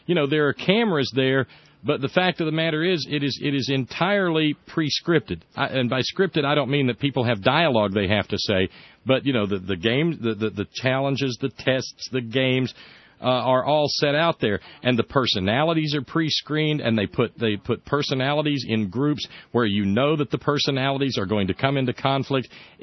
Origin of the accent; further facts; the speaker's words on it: Alabama, United States; you're in Michigan. I'm in West Virginia. I grew up in Alabama.